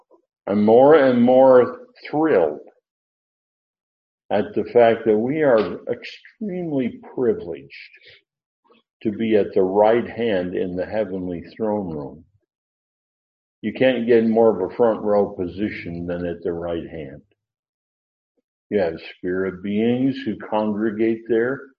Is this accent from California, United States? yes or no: yes; California, United States; born there; I was born in Eastern California. And people look at me, what are you talking about, Eastern California? I was born on the east side of the Sierra Nevada Mountains.